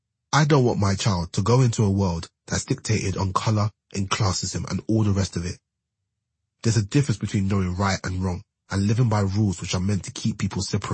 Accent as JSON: {"language": "English", "country": "Trinidad & Tobago", "accent": "English", "said": "I'm from Trinidad, so the Spanish have come down there and fucked about, and there's Indian as well."}